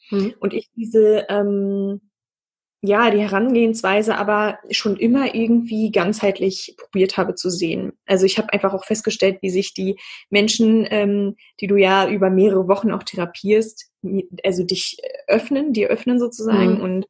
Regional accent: Germany; In meiner Heimatstadt Aures. Ich bin hier auch aufgewachsen und geboren.

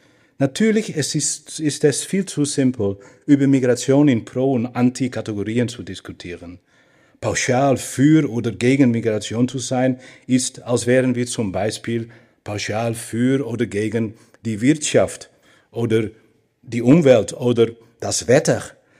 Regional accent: Netherlands; accent: Dutch; German is a second language; Bitte verzeihen mir meine unvermeidlichen Aussprachefehler und meinen lustigen niederländischen Akzent.

